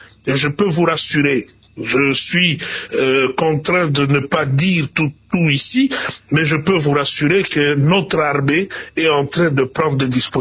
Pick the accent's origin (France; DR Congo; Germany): DR Congo; South Kivu; je suis député élu de Kinshasa, mais originaire du Sud Kivu. Et donc, Bukavu, Uvira, Fizi, Goma, Rutshuru, partout là, c'est chez moi, en dehors du fait que je suis congolais.